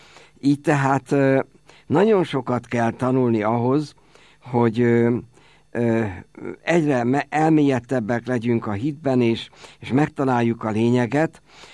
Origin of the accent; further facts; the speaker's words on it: Ócsa, Pest, Hungary; Nekem van a szülőfalumban egy templom, Ócsai vagyok, amelyik a 13. században épült.